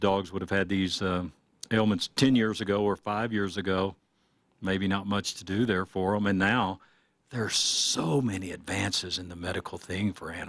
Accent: Texas, United States; Now, I grew up in Texas. A lot of people have dogs there and things

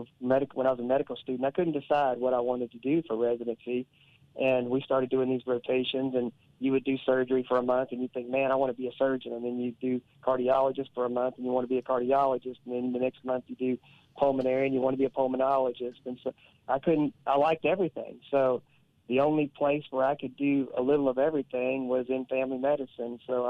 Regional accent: Garland, Texas, United States; And I grew up here in Garland, so I've been pretty much in Garland my whole life. So I also was grown up in this small town here.

